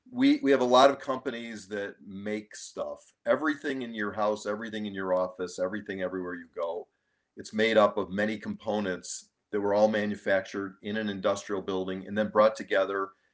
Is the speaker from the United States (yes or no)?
yes; Highland Park, Illinois, United States; I grew up in Highland Park, which is a northern suburb. So I've been here all my life. 64 years.